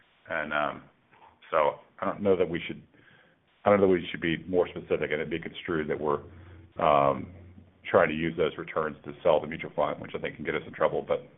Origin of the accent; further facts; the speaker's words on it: Alabama, United States; well, are you from the United States? And I said, yes. He said, where are you from? I said, Alabama.